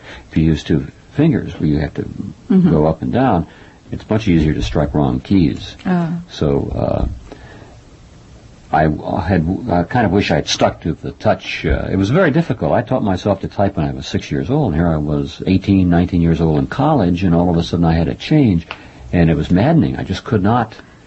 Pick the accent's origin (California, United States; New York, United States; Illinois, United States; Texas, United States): Texas, United States; accent: Texas; Well, I lost my Texas accent.